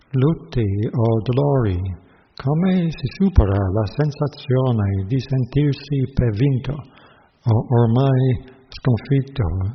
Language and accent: Italian; England, United Kingdom; Italian is a second language; Come un inglese abbiamo una certa tendenza collettiva e siamo percepiti in un certo modo da gente da altre nazionalità